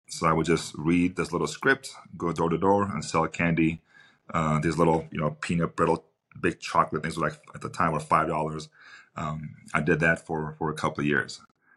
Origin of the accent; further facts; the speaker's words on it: Ararat, Armenia; now in Los Angeles, United States; Right. Yeah. That's my hometown, man.